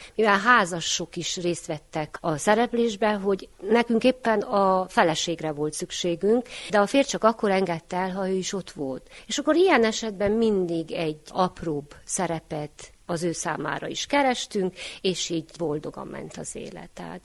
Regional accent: Fenyéd, Harghita, Romania; Én Fenyédről származom, ott nem volt az én fiatalkoromban már ekkora hagyománya.

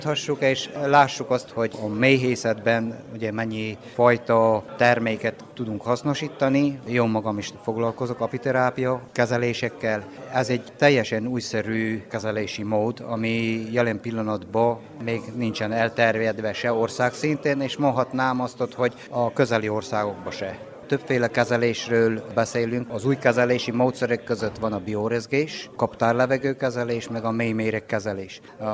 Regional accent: Gheorgheni, Harghita, Romania; Gyergyószé Miklósról jöttem, mint méhész.

